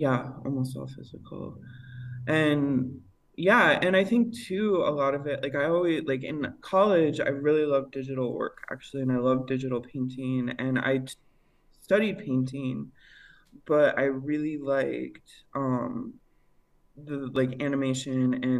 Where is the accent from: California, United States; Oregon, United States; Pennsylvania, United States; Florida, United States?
California, United States; I mostly hang out with like the glitch and trash artists online mm-hmm. now, and I'm from the Bay Area.